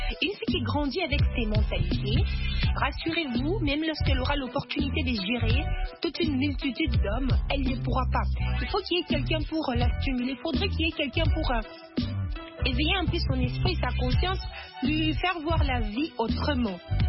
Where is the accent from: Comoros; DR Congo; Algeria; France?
DR Congo; ici chez nous en RDC